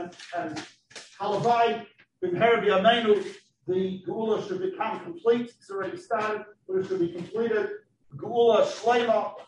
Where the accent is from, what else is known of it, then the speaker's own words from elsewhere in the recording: Doncaster, Victoria, Australia; I lived in Doncaster. Tell him I'm from Doncaster.